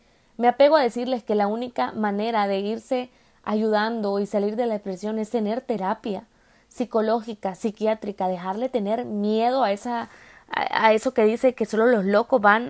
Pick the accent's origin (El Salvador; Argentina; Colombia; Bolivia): El Salvador; el salvadoreño, de donde yo vengo